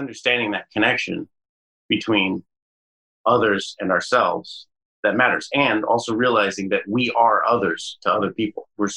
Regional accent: Colorado, United States; born or raised there

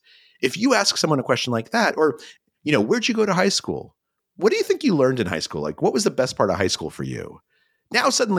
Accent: New Mexico, United States; Oh, I grew up in New Mexico.

